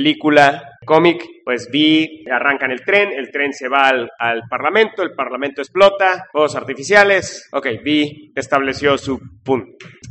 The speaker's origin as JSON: {"language": "Spanish", "country": "Mexico", "said": "así somos los mexicanos, ahorita, desgraciadamente."}